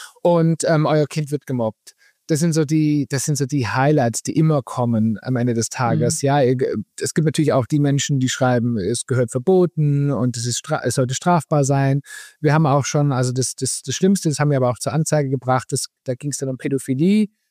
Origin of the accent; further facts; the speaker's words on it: Munich, Bavaria, Germany; Also wir haben ja sehr lange, als wir noch ohne Kinder waren, auch sehr lange mitten in München gelebt. Also wir kommen aus München und sind dann ja vor vielen Jahren aufs Land gezogen, ins bayerische Umland.